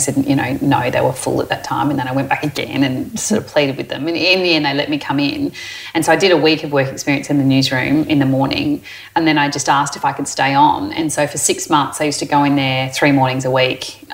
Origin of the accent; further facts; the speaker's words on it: Perth, Western Australia, Australia; also born or lived in Adelaide; I grew up in Perth, born in Adelaide but grew up in Perth.